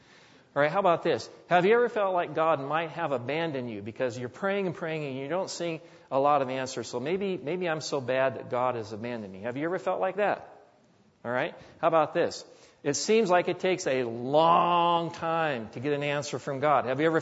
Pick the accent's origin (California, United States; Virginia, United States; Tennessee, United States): California, United States; born there; I was born in California, but my parents are from the Midwest.